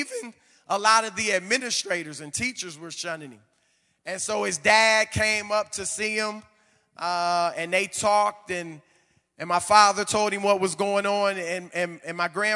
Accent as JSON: {"language": "English", "region": "Louisiana", "country": "United States", "said": "So I'm from Louisiana, and I grew up Catholic from a good family."}